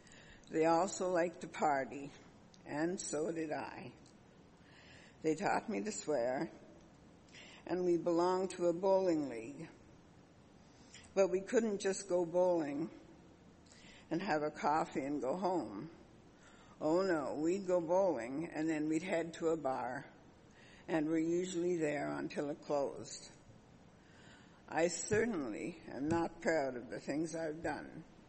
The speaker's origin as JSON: {"language": "English", "town": "Ottawa", "region": "Ontario", "country": "Canada", "tie": "born there", "said": "I was born in Ottawa to wonderful parents who also had 8 other children."}